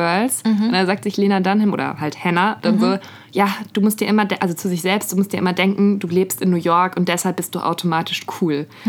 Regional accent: Berlin, Germany; man sagt zu Leuten, ich komme aus Berlin

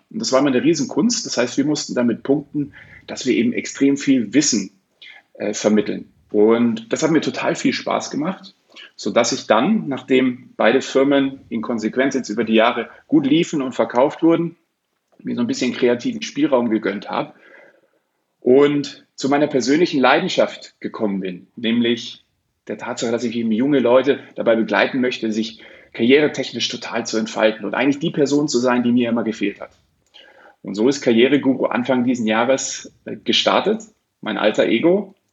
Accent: Munich, Bavaria, Germany; hier in München, wo ich herkomme und auch jetzt wieder lebe

